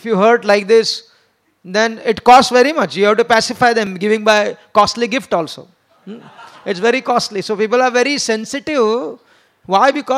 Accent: India; born there; The ego of being Indian is existing because why? Because I am born in India.

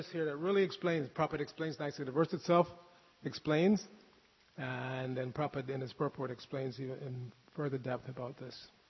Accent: New York City, New York, United States; I know growing up in New York City, it happened many times

